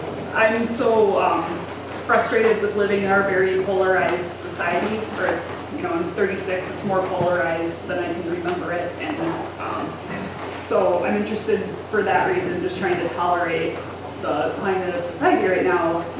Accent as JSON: {"language": "English", "town": "South St. Paul", "region": "Minnesota", "country": "United States", "said": "I'm from South St. Paul, Minnesota."}